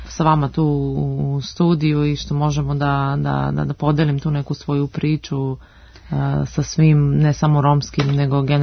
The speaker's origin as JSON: {"language": "Serbian", "town": "Valjevo", "region": "Šumadija and Western Serbia", "country": "Serbia", "tie": "born or raised there", "said": "Odakle sam ja krenula, što bi ja to rekla, iz minus faze. To je iz Valjeva, iz jedne, da kažem, siromašne porodice"}